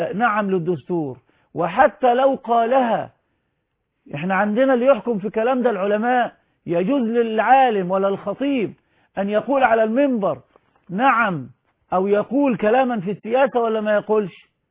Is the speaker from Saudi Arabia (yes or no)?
no; Egypt; هي اللي دفعت إلى الشباب والبلاطجة والبلطجية عندنا في مصر